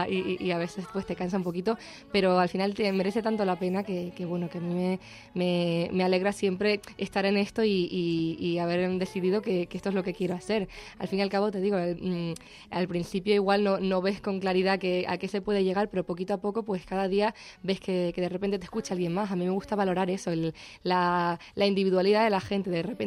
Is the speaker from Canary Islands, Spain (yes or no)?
yes; La Palma, Canary Islands, Spain; born there; la que vale es que nací allí, en mi querida isla de La Palma.